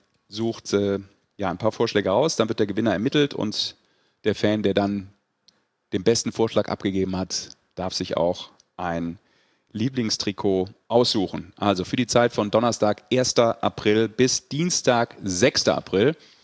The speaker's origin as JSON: {"language": "German", "town": "Düsseldorf", "region": "North Rhine-Westphalia", "country": "Germany", "tie": "born or raised there", "said": "als gebürtiger Düsseldorfer"}